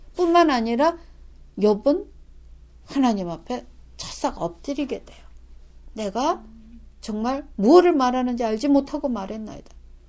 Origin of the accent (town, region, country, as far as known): South Korea